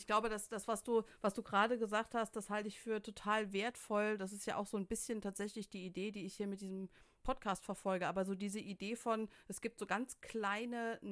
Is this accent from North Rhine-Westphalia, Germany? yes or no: yes; Cologne, North Rhine-Westphalia, Germany; ich komme aus Köln, da haben die Kinder nur noch ein iPad, mit dem die arbeiten